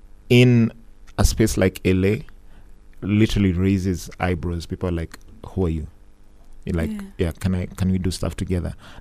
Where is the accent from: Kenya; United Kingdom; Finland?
Kenya; I am from Kenya